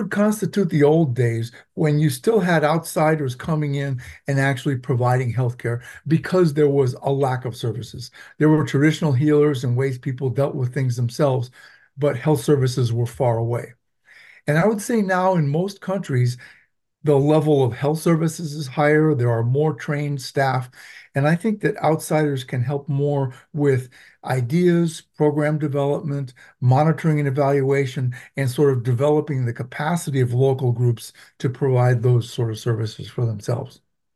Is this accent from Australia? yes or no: no; Venezuela; first language Spanish; English is a second language; I grew up in Venezuela, so I grew up speaking Spanish.